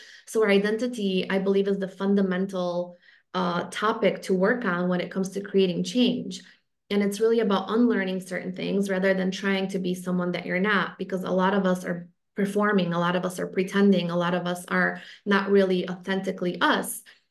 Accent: London, United Kingdom; also born or lived in Lisbon, Portugal; You know, I'm a Londoner, I'm a, you know, Lisbonian, for lack of a better word, right?

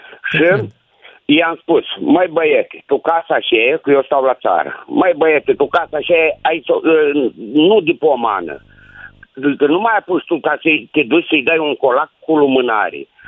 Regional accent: Moldavia, Romania; sunt o persoană din Moldova

